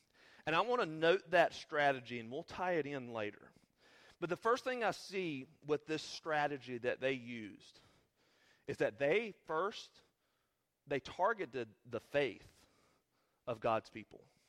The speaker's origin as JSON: {"language": "English", "town": "Seagrove", "region": "North Carolina", "country": "United States", "said": "because I'm from Seagrove. And so these are not Seagrove names."}